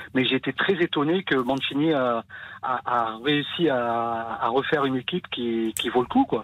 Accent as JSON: {"language": "French", "country": "France", "tie": "born there", "said": "parents sont italiens, je suis né en France"}